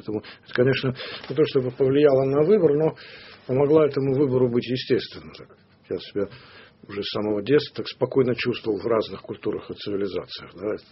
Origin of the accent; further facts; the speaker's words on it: Saint Petersburg, Russia; Ну, я вырос в Ленинграде, ясно, что маленьким мечтал быть моряком